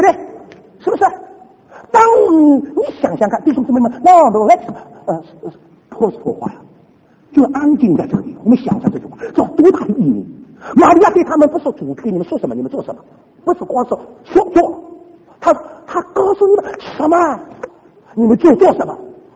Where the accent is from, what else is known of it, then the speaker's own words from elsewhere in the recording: Shanghai, China; 我们上海人就这个毛病。